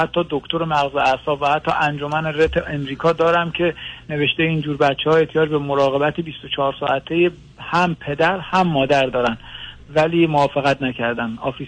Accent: Iran; خاطر اینکه ما ایرانی هستیم ویزا ندادن

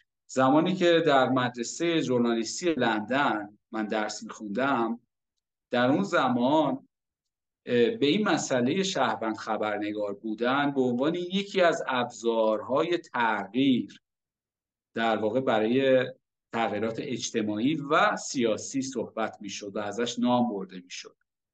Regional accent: Iran; من با این قضیه به عنوان یک ایرانی و به عنوان یک کارشناس رسانه، به عنوان یک روزنامه‌نگار تحقیقی هم مخالفم و هم منتقد.

